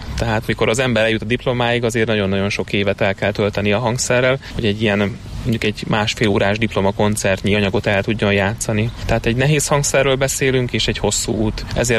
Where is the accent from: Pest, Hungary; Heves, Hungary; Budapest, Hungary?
Heves, Hungary; Eger; now in Tiszakécske, Hungary; Egerből származom, de már a családommal életvitelszerűen Tiszakécskén élünk.